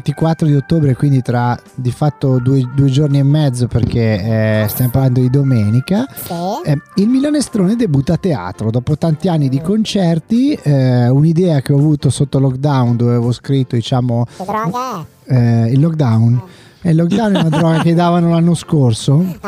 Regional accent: Carugate, Lombardy, Italy; io sono un forestiero, sì, qui a Gorgonzola, perché sapete sono di Carugate

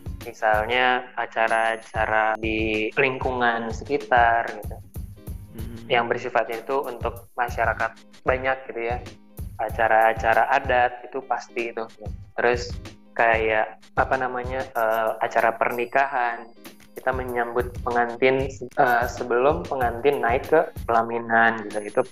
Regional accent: West Sumatra, Indonesia; ketika saya ada di kota saya sendiri gitu, di tempat kelahiran saya di Minangkabau, itu benar-benar kental banget gitu.

